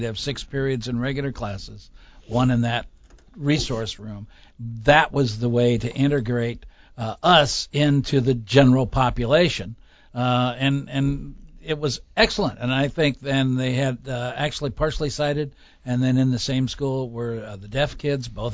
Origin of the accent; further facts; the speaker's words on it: California, United States; As I grew up in Southern California, I had vision issues